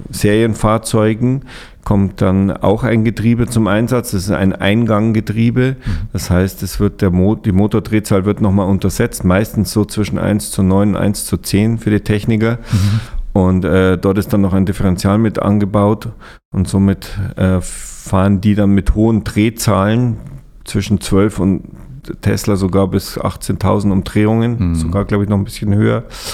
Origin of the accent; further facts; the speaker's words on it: Munich, Bavaria, Germany; now in Lower Bavaria, Germany; Also ich bin eigentlich gebürtiger Münchner und bin dann ausgewandert nach Niederbayern sozusagen